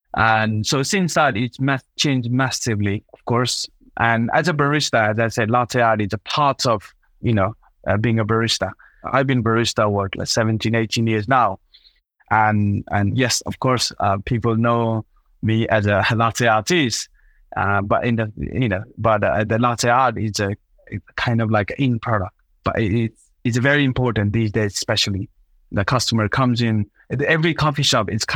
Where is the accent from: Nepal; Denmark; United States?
Nepal; English is a second language; moved away as an adult; now in United Kingdom; I'm originally from Nepal. So I started coffee in 2006.